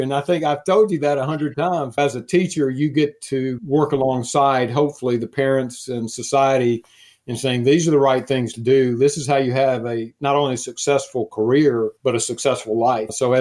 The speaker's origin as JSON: {"language": "English", "region": "Alabama", "country": "United States", "said": "but I was from Alabama and from a bunch of poor people."}